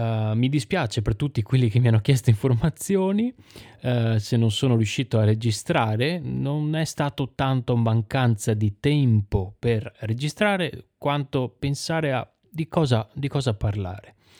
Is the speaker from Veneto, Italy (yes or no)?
yes; Veneto, Italy; sono veneto anche io. Ci sono stati dei casi in un piccolo paese vicino a dove abitavo, dove abitano i miei genitori